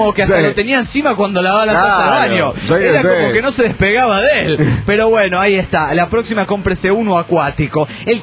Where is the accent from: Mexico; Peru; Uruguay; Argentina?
Mexico; Mexico City; del DF Mexicano.